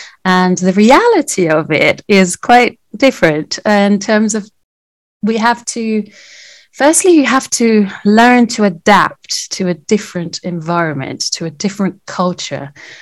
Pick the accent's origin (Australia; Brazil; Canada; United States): Brazil; first language Portuguese; English is a second language; now in United Kingdom; my first language is Portuguese. And I came all the way from Brazil to study Brazil in the UK.